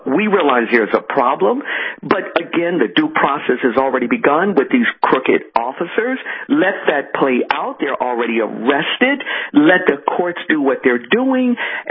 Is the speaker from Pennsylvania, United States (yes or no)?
no; Chicago, Illinois, United States; moved away; Case in point, my hometown of Chicago that I once lived in over 20 years ago